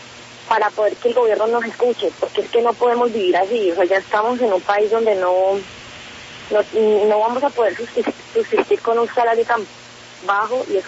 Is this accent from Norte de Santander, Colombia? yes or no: no; Cali, Valle del Cauca, Colombia; mi persona de Cali